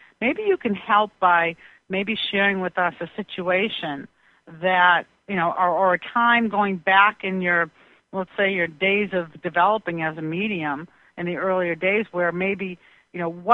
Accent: Boston, Massachusetts, United States; and we're both from Boston, and this event just happened.

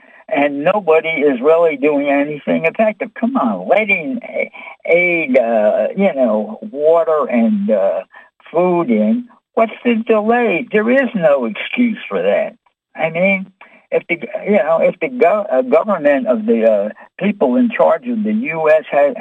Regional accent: New York City, New York, United States; Hey, I'm from New York. York City

